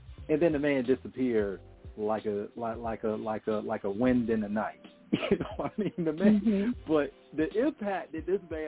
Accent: Virginia, United States; You know, King is from North Carolina. I'm from Virginia.

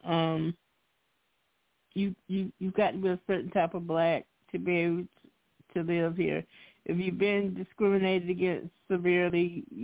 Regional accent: Florida, United States; I'm from Florida.

